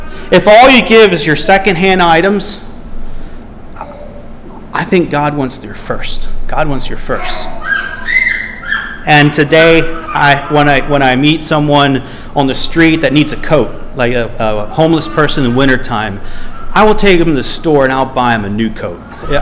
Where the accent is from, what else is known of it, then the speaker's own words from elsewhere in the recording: Philadelphia, Pennsylvania, United States; also born or lived in Miami; My family, we grew up in Philadelphia. I was born in Miami, Florida, grew up in Philadelphia.